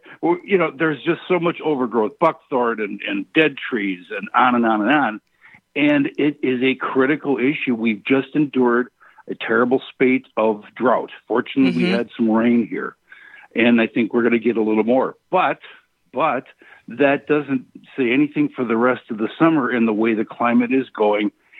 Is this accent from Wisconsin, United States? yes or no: yes; Milwaukee, Wisconsin, United States; I'm from Milwaukee. I grew up around El Verno College. I grew up in a spit of greenfield surrounded by Milwaukee.